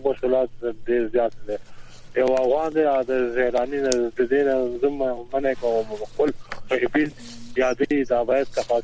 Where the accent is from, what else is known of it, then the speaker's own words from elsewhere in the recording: Afghanistan; زه خو افغان یم،